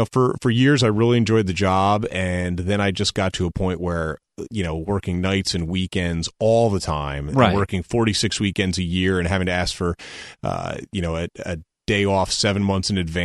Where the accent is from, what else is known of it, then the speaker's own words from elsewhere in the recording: Albany, New York, United States; I did. I grew up in Albany, New York.